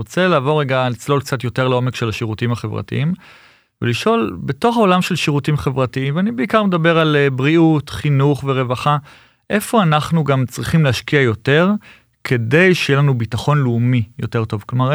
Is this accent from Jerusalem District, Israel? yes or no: no; Kfar Saba, Central District, Israel; אני גדלתי בכפר סבא, ואני ממש זוכר את הצו הראשון שאני מגיע לתל השומר, ואני מבין שלא כל ישראל זה כמו כפר סבא.